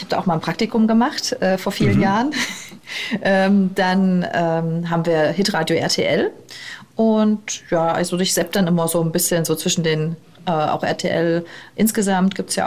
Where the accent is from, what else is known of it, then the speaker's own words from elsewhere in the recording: Saxony, Germany; ich komme ja aus Nordsachsen und das ist eine sehr ländlich geprägte Region.